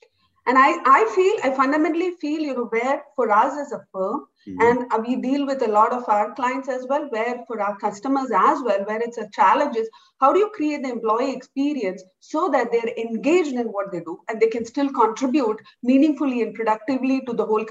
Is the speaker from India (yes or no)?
yes; India; moved away as an adult; I grew up in India, I did my entire education in India, and I moved out in 2001, and I have lived in 13 countries since.